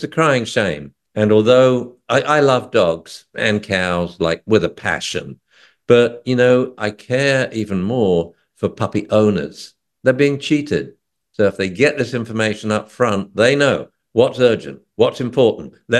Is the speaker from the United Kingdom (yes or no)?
yes; England, United Kingdom; I actually, being English, I get very uptight when we're plugging something of mine, like the book.